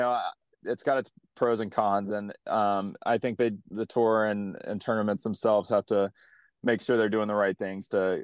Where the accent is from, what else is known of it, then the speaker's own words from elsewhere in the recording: North Carolina, United States; A lot of guys don't know much about him, but I grew up in North Carolina. We played a lot of junior golf together.